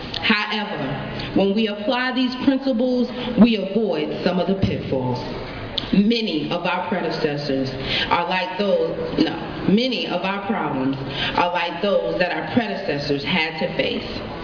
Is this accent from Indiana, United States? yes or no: no; Mount Vernon, New York, United States; Hi, family. I'm an addict from Mount Vernon, New York.